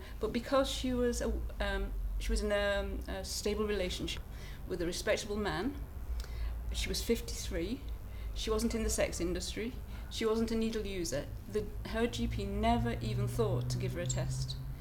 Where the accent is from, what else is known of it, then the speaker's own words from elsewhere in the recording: Blackburn, North West England, United Kingdom; I'm 64 and I'm from Blackburn.